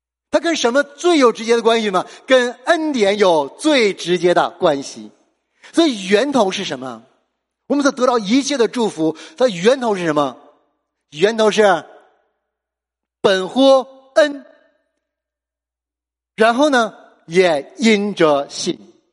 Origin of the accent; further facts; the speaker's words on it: China; 像我们中国人特别喜欢吃，我们逢年过节一定要摆一大桌子的席，对不对？